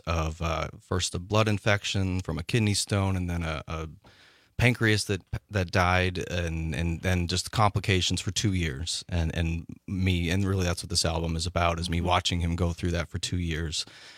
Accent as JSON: {"language": "English", "town": "Mineral Point", "region": "Wisconsin", "country": "United States", "tie": "born or raised there", "said": "We had a show at the Mineral Point Opera House in my hometown, Mineral Point."}